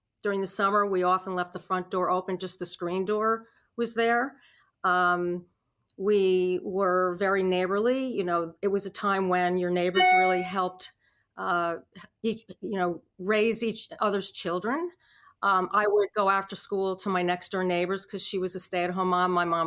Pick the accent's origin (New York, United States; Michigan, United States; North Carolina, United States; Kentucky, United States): New York, United States; Peekskill; So I loved the area. It's the Hudson River Valley in the lower Adirondack Catskill Mountains.